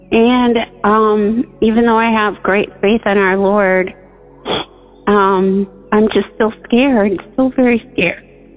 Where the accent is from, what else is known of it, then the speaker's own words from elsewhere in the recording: Wisconsin, United States; I'm from Wisconsin.